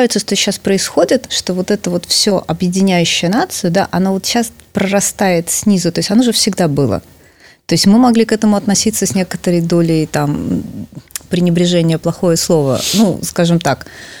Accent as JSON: {"language": "Russian", "region": "Minsk", "country": "Belarus", "tie": "born or raised there", "said": "я-то здесь жила всегда, я родилась в Минске и живу здесь всю жизнь"}